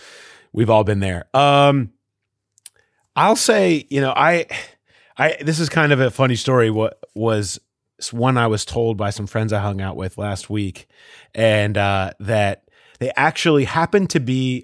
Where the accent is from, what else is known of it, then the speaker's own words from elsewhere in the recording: Cincinnati, Ohio, United States; And I'm like, hey, I'm from Cincinnati.